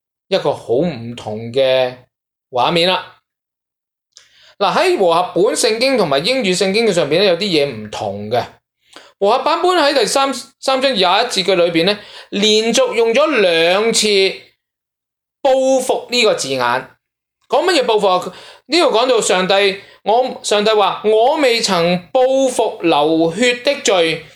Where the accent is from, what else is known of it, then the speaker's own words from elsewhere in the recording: Guangdong, China; 所以正所谓我们广东人都有句说话，打者爱也